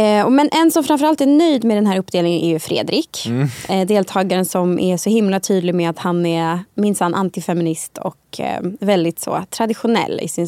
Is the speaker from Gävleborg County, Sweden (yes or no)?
yes; Järvsö, Gävleborg County, Sweden; Jag är ju uppvuxen i … hus. Vi går ju nästgårds. Vi går ju, vi är som en stor familj i Järvsö.